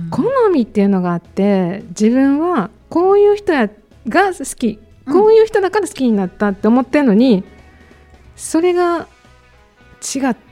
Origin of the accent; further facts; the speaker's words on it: Nara, Japan; ×1 の私たち奈良出身×1 ということでお揃い